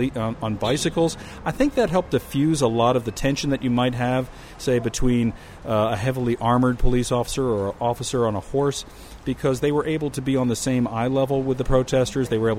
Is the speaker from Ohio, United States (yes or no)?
yes; Cleveland, Ohio, United States; I am looking forward to going back to my hometown.